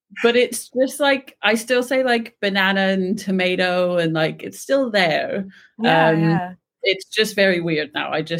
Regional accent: Colorado, United States; moved away as an adult; now in United Kingdom; Born and raised in Colorado, so lived in the States my whole life, and then I met my boyfriend in the States, who's English, so I moved over

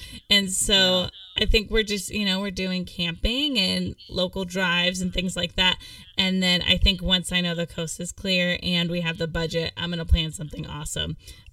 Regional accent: Washington, United States; Yeah, I think just like growing up in Washington, you know, you go surfing in the ocean.

